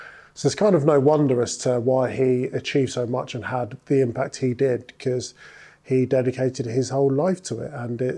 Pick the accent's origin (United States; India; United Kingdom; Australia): United Kingdom; London; I was born in Islington and I wanted to play football for Arsenal.